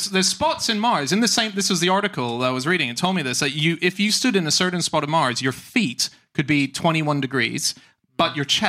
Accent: Australia; Yeah. I'm an Aussie, by the way. I just don't sound it.

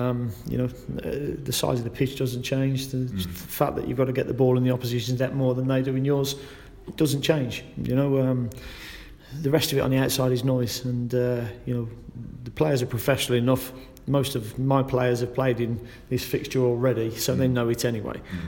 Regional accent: Birmingham, West Midlands, United Kingdom; I'm from Birmingham, so you know, I'm aware of it.

